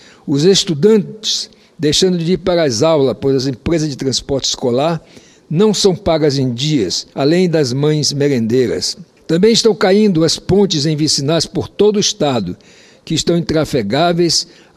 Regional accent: Roraima, Brazil; eu, como roraimense e como representante do meu estado aqui

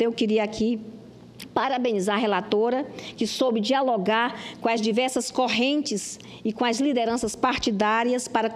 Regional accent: Roraima, Brazil; lá do meu estado de Roraima

